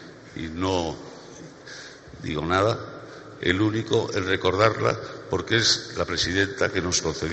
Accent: Madrid, Community of Madrid, Spain; Nací en Madrid, crecí en Madrid, vivo en Madrid y por probabilidades seguramente moriré en Madrid.

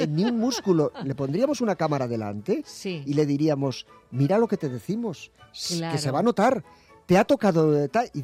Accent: Madrid, Community of Madrid, Spain; Soy de Madrid.

